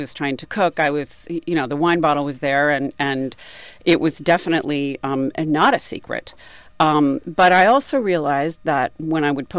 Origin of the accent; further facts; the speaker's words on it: Oregon, United States; My family is from Oregon. I left a job there that I liked. I loved the state. It's my home state.